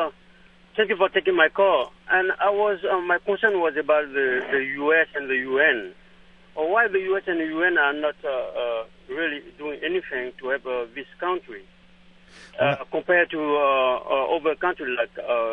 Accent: Côte d’Ivoire; I'm from Ivory Coast right now, and there's a war going on over there.

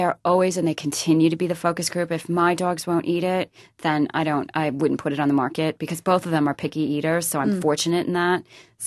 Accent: Wisconsin, United States; I'm from Wisconsin originally, and my family is there.

